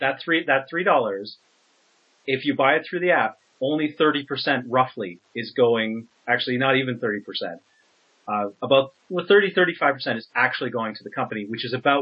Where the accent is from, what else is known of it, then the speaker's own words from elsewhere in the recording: Canada; it's a good time to remind our listeners internationally that we are Canadian.